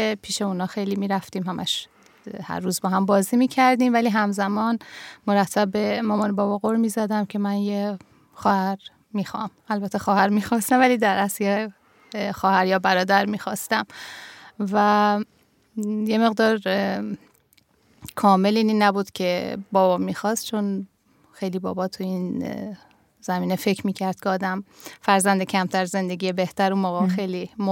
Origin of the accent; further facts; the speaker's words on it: Tehran, Tehran Province, Iran; moved away as an adult; now in Sweden; تا تقریبا 18 سالگی تهران بودم و بعد همراه همسرم و پسر 3 ماهم به سوئد اومدیم.